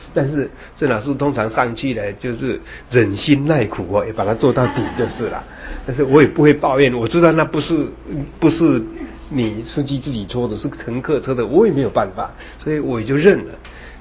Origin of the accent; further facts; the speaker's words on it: Yilan County, Taiwan; 我说那句话好像我以为只有我们宜兰人才会才懂的